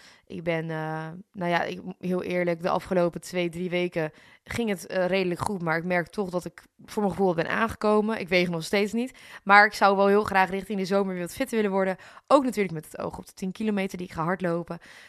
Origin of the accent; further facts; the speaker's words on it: Nijkerk, Gelderland, Netherlands; Ik ben opgegroeid in Nijkerk. En nu zal ik niet zeggen dat Nijkerk dan per se zo'n plek is waar enorm veel wordt gedronken. Maar het is wel een wat boersere omgeving, zeg maar.